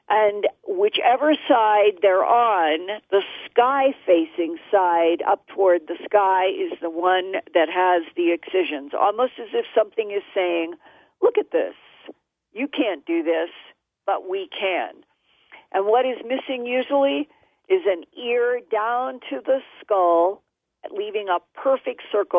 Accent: Boise, Idaho, United States; I grew up in Boise, Idaho. I graduated from Boise High School.

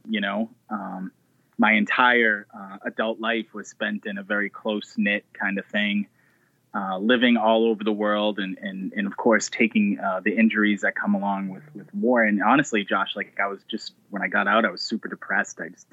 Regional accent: Boston, Massachusetts, United States; there's boxing gyms close where I grew up in South Boston that I pretty much grew up in my entire life.

